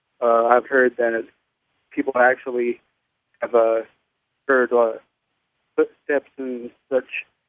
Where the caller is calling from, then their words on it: California, United States; from California.